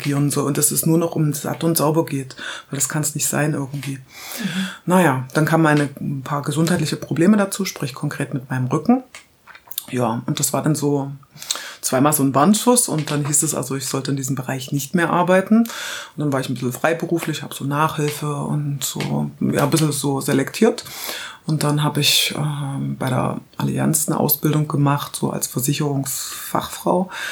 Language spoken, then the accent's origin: German; Halle, Saxony-Anhalt, Germany; Ja, ich bin geboren in Halle an der Saale, ist in Sachsen-Anhalt. Bin da quasi dann bis zu Wendezeiten aufgewachsen.